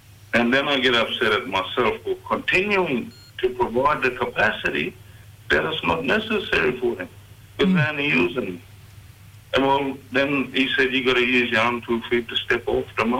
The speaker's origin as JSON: {"language": "English", "town": "Mareeba", "region": "Queensland", "country": "Australia", "lives_now": "Cairns, Australia", "said": "like when I come to Cairns from Mariba."}